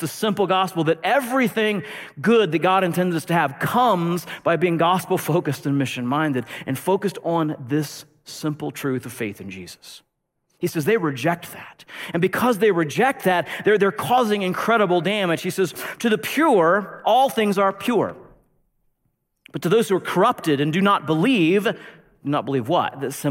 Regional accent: United States; I love being an American, but I recognize that's a weakness in our culture.

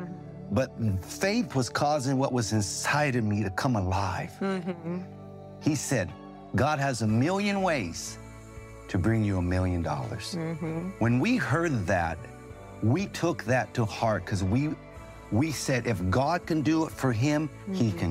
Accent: Hollywood, California, United States; We're from Hollywood, California.

